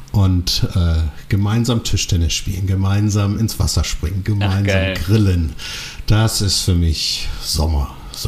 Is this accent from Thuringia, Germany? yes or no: yes; Thuringia, Germany; ich komme ja aus Thüringen